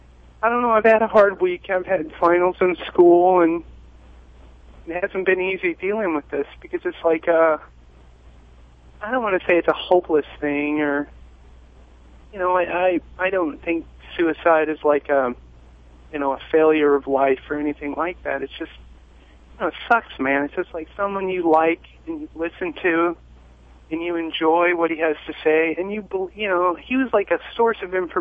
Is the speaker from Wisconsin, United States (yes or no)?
yes; Viroqua, Wisconsin, United States; I'm from Viroqua, Wisconsin.